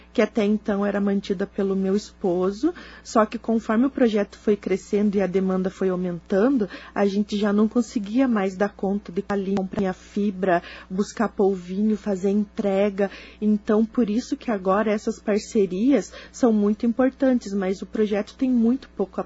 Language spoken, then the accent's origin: Portuguese; Planalto, Paraná, Brazil; porque a gente é daqui do interior, aqui de Planalto, Paraná.